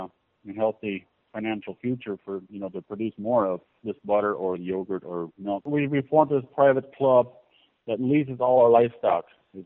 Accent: Ohio, United States; now in Wisconsin, United States; we grew up Amish, both me and my wife, and we left the Amish faith about 5 years ago. We moved out from Ohio, bought this 157 acres here in Wisconsin

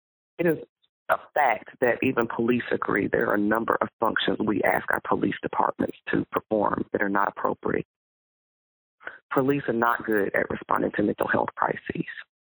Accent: Mississippi, United States; now in New Orleans, United States; I'm not from New Orleans. I grew up in Mississippi.

